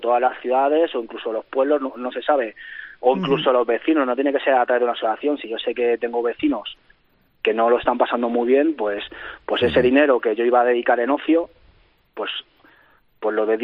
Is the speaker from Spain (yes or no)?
yes; Madrid, Community of Madrid, Spain; la gente que somos de Aluche, si hay gente que me esté escuchando, nos sentimos orgullosos de ser de Aluche.